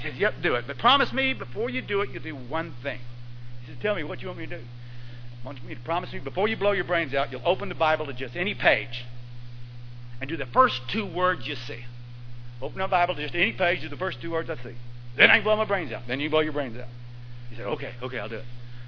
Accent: Oklahoma, United States; born there; I was born in Southeast Oklahoma, down in Little Dixie.

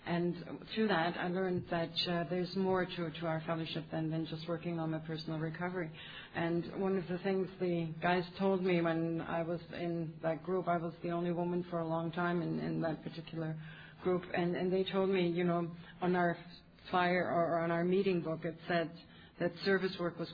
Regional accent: Germany; English is a second language; And I come from the Back to Basics International meeting in a little town called Übach-Palenberg, which is right on the Dutch border

